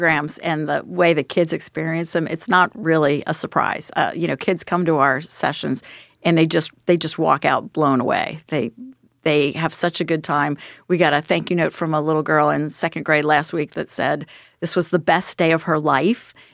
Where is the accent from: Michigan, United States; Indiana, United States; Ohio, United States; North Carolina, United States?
Ohio, United States; Cincinnati; since I was from Cincinnati, I knew P&G